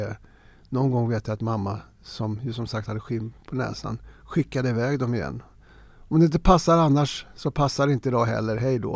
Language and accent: Swedish; Farsta, Stockholm County, Sweden; Jag är uppvuxen i Farsta, en ABC-förort. Arbete bostadscentrum som var helt jul att växa upp i, tyckte jag.